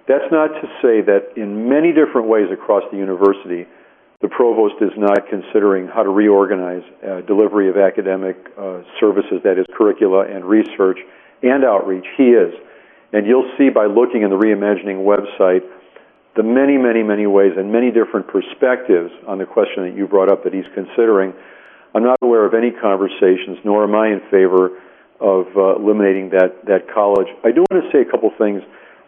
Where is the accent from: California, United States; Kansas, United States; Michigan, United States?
California, United States; Los Angeles; I went to Van Nuys High School. I grew up in Los Angeles.